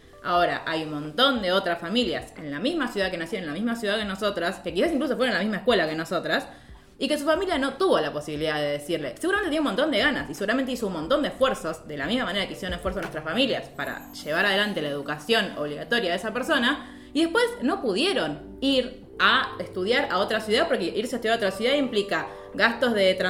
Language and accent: Spanish; Baradero, Buenos Aires Province, Argentina; por ejemplo, nosotras somos de Baradero